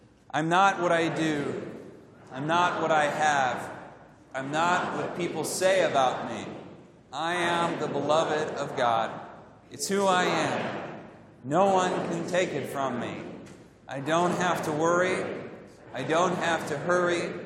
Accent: California, United States; Growing up in California, I remember we planted a little avocado tree in our backyard

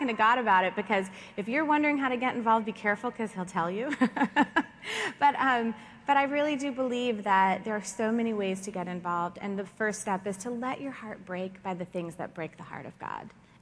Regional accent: United States; born there; just because I was born in America, why my life was different.

